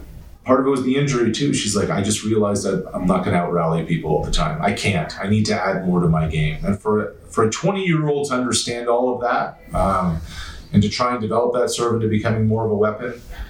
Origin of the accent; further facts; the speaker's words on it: Canada; Like it was overwhelming to see that as a Canadian.